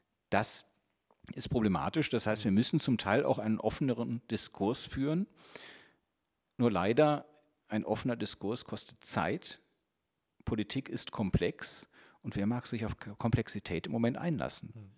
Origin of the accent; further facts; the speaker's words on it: Cologne, North Rhine-Westphalia, Germany; ich komme aus Köln, da ist die DITIB-Zentralmoschee gebaut worden.